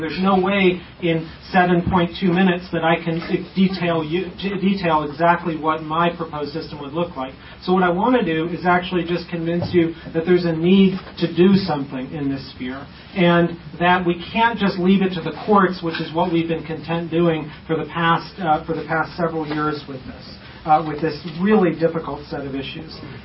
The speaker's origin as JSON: {"language": "English", "town": "Chicago", "region": "Illinois", "country": "United States", "tie": "born or raised there", "said": "I grew up in Chicago, and so it's a wonderful thing to be back."}